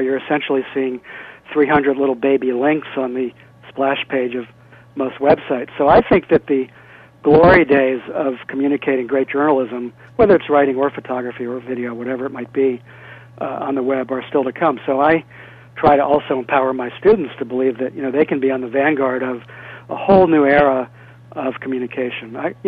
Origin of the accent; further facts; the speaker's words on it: Wilmington, Delaware, United States; I was a rebellious teenager in my hometown of Wilmington, Delaware.